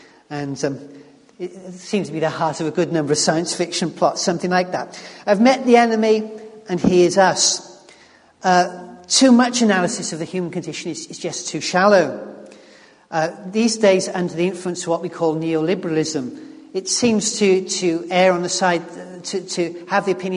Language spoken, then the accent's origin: English; United Kingdom; First, we're British, so we'd never dream of doing that.